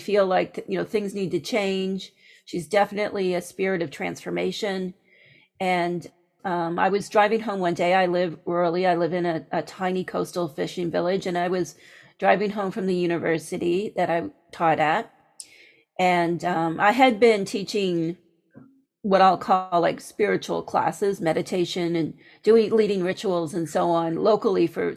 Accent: Canada; I've always lived in Canada, though I've done training in the U.S. and spent a lot of time in the U.S., but I am Canadian.

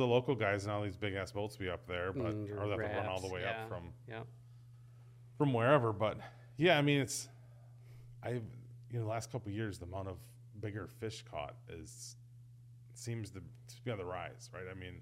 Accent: Wisconsin, United States; And I grew up fishing on the Winnebago system, so I mean I've seen a bunch of 30s, but that's 25 years ago, that's 30 years ago

